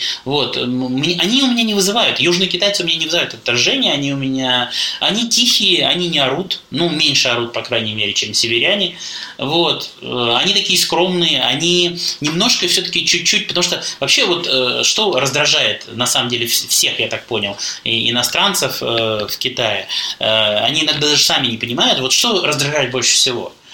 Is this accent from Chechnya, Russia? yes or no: yes; Grozny, Chechnya, Russia; moved away; also born or lived in Shenzhen; я мальчик из Грозного